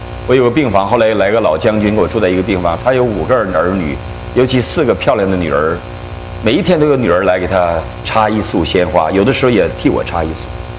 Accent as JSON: {"language": "Chinese", "region": "Shandong", "country": "China", "tie": "born or raised there", "moved": "yes", "said": "他听说我老家是山东，他就特别的高兴。"}